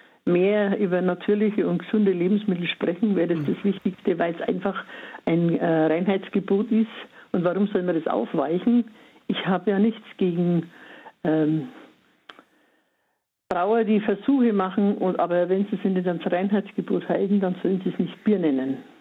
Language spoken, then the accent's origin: German; Bavaria, Germany; Ich komme aus dem Fränkischen und da gab es bei uns mehr oder weniger Most oder Apfelwein.